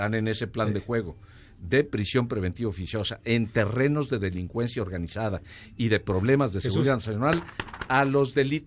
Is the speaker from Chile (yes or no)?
no; Mexico; como mexicano